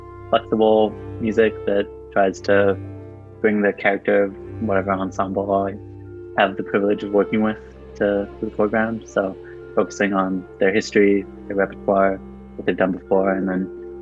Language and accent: English; Washington, District of Columbia, United States; and I'm originally from Washington, D.C.